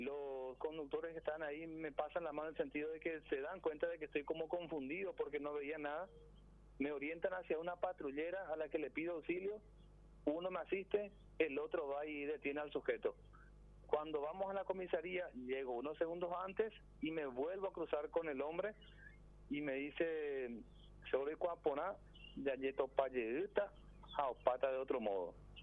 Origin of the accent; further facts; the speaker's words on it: Villa Elisa, Central, Paraguay; also born or lived in Asunción; now in Lambaré, Paraguay; Yo soy lambareño. Si bien nací en Asunción, viví toda mi vida en Villa Elisa y hace unos años en Lambaré, del barrio Santa Rosa de Lambaré